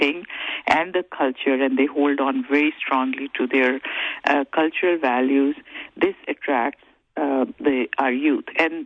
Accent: Pakistan; English is a second language; also born or lived in Saudi Arabia; now in United States; I'm originally from Pakistan, born and raised there, and lived for 10 years in Saudi Arabia, and have experienced the Sharia law firsthand, actually lived under Sharia law all my life before coming to the U.S.

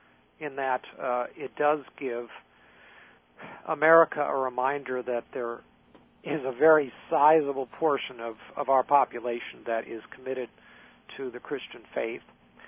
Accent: California, United States; I grew up in California, and the religious environment in California is much different than it is here in the Midwest.

